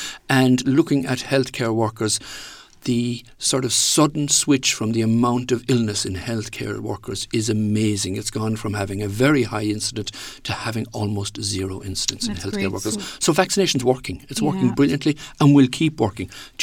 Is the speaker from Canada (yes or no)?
no; County Clare, Ireland; when I grew up in Clare, it was a very minority sport, because during the 50s, 60s and 70s